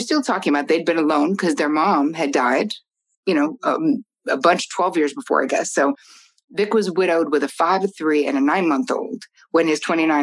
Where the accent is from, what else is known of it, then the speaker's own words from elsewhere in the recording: New Jersey, United States; He realized how he lives in New Jersey, which I'm from Jersey, so I love Jersey.